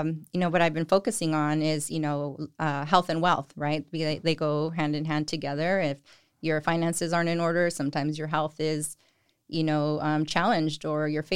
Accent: Salinas, California, United States; I'm from Salinas, grew up here, went to school here, graduated from Everett Alvarez High School. I grew up here, went out to the Bay Area for school, got some degrees, came back to work for Monterey County as a social worker.

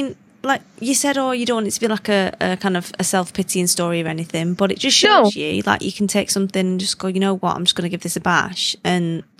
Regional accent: South Africa; accent: South African; It's almost as bad as my South African accent.

